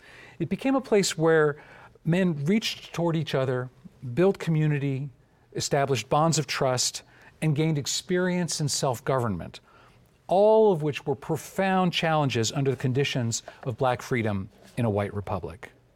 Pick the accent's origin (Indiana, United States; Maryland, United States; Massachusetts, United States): Massachusetts, United States; Boston; I was in Boston, my hometown, working on a book about the 19th century freedom struggle of black Bostonians during the Civil War era